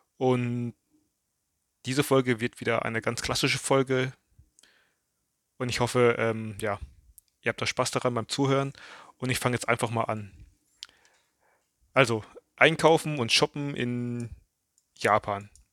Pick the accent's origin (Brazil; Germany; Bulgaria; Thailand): Thailand; auch meine Heimat Thailand.